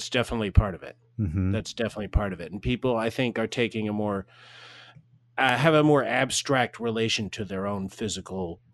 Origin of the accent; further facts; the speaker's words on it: New York, United States; Well, I'm a New Yorker. I've been in the city for my entire adult life.